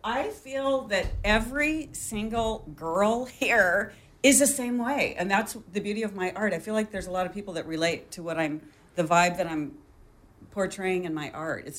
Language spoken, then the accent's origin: English; Laguna, California, United States; I grew up in Laguna back in the 60s, and my parents were involved in art here and blah, blah, blah, blah, blah. But I was gone for about 20 years.